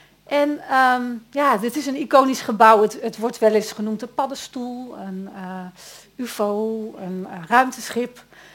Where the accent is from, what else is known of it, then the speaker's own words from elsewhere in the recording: Eindhoven, North Brabant, Netherlands; Ik ben echt een Eindhovenaar.